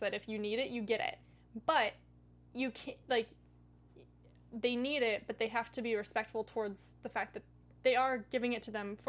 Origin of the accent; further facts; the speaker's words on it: Oregon, United States; So I'm from Oregon. There's a lot of reservoirs where the river...